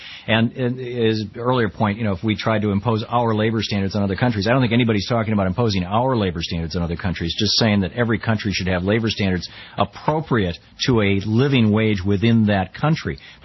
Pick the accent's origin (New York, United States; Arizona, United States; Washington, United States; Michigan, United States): Michigan, United States; Yeah, I grew up in Michigan. Yep.